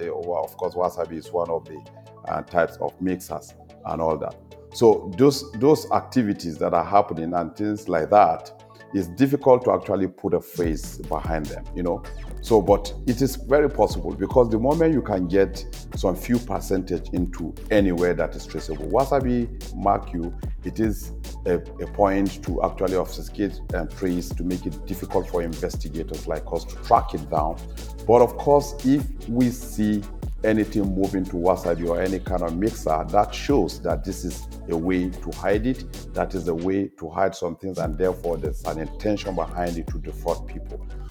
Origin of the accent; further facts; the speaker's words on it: Nigeria; I see myself as an orphan, as a Nigerian.